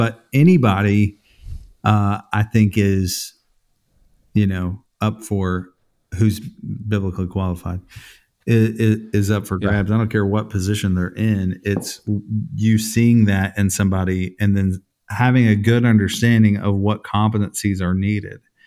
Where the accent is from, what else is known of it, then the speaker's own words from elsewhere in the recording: United States; I mean, as an American, I know some key, you know, points in America's history.